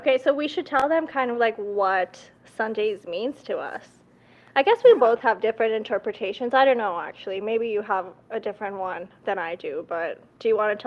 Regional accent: Pakistan; moved away as an adult; now in United States; I grew up in Pakistan. I came to the U.S. as an international student. I've been in the U.S. since 2006.

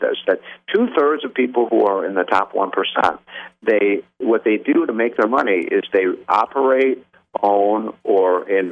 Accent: Illinois, United States; It's happening in my home state of Illinois.

